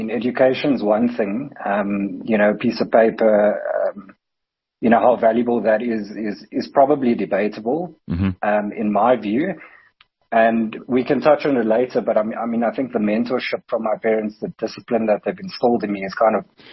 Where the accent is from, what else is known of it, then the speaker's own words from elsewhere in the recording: Cape Town, Western Cape, South Africa; Look, so I grew up in Cape Town.